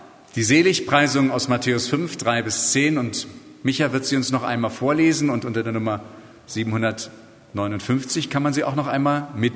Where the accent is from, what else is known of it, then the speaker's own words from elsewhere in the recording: Markgrafpieske, Brandenburg, Germany; Ich komme aus Markgraf Pieske, da haben wir es anders gemacht.